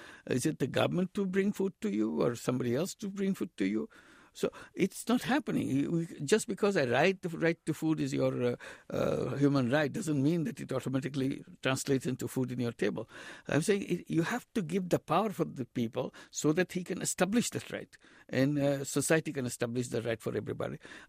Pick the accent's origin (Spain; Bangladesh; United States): Bangladesh; I'm coming from Bangladesh. It's a Muslim country